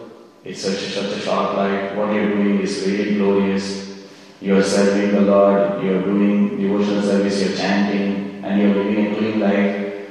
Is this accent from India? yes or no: yes; South India, India; and I was from South India.